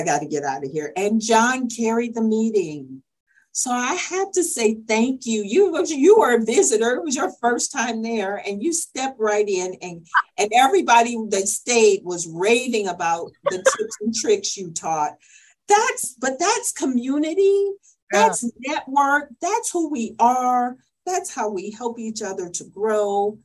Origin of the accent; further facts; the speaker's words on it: Houston, Texas, United States; I'm from Houston. And if you spit, it floods.